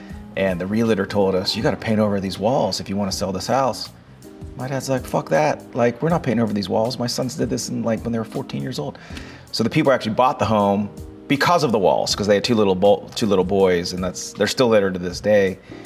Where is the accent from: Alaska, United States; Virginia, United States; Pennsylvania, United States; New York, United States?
Pennsylvania, United States; Pittsburgh; so when we grew up in Pittsburgh, you know, where there was, I was one of five, tied for the oldest of my twin brother.